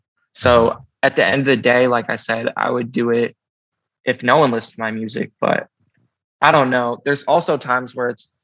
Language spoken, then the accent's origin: English; Seattle, Washington, United States; Well, with Charlie, that's just my bro. We're from Seattle together.